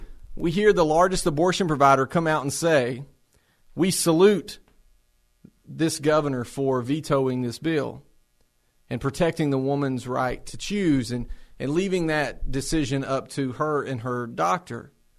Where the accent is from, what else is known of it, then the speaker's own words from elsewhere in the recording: the South, United States; accent: Southern; she can distinguish that we're from the South. She can distinguish our accent versus a Northerner's accent or a Midwesterner's accent.